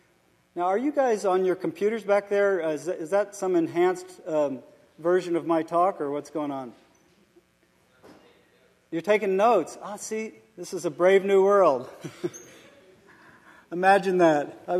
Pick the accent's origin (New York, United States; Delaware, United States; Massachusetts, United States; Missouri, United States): Delaware, United States; I actually have roots in this part of the world. I grew up in Delaware.